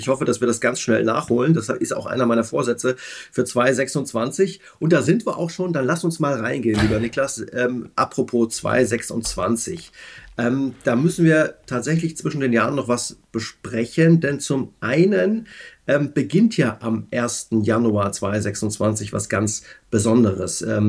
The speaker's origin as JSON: {"language": "German", "region": "East Germany", "country": "Germany", "said": "ich komme ja auch aus dem Osten, da freut man sich trotzdem über sowas."}